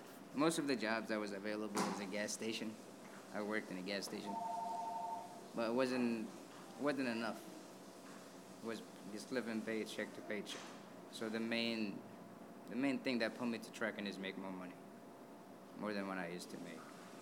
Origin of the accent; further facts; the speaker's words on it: Hamtramck, Michigan, United States; also born or lived in Yemen; Oh, I'm from Yemen originally. I came here in 1999 with my parents. And I grew up in Hamtramck. I went to school there.